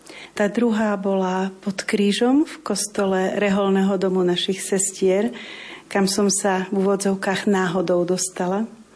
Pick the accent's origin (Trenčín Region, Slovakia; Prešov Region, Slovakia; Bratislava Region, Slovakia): Bratislava Region, Slovakia; Bratislava; Pochádzam z Bratislavy, z katolíckej rodiny.